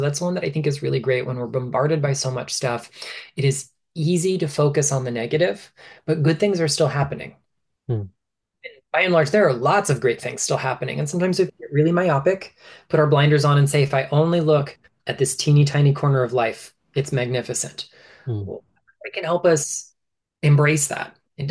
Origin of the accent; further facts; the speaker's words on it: Florida, United States; because I'm from Florida, and in my entire home county, not just my hometown, but established whole county, is the highest point is like 32 feet above sea level.